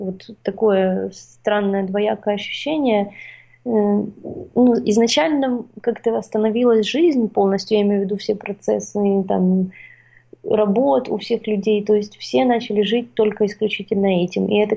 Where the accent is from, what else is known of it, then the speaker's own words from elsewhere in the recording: Ukraine; потому что я украинка, потому что я здесь живу.